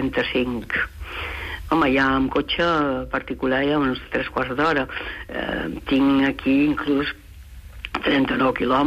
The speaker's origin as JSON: {"language": "Catalan", "region": "Balearic Islands", "country": "Spain", "lives_now": "Barcelona, Spain", "said": "Ara porto uns dies a Barcelona, tot i que sóc de Mallorca, jo saps que visc a Mallorca, sóc d'aquí, però visc allà."}